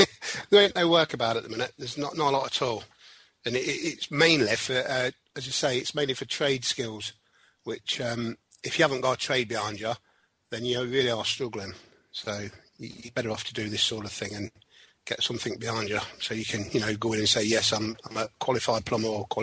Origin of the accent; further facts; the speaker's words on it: Leicester, East Midlands, United Kingdom; I'm from Leicester and I'm on the plumbing course and I'm on week three.